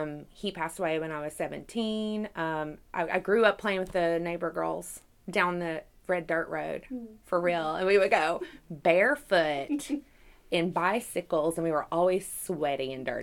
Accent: Monticello, Kentucky, United States; now in Somerset, United States; I was born on July 7th, 1982 in Monticello, Kentucky.

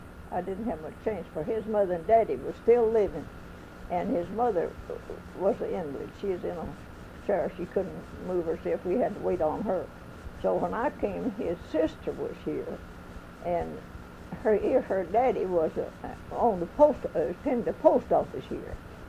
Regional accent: Kentucky, United States; born there; I was born in Lyon County. There's 11 of us children, and I was the only one born out of Trigg County.

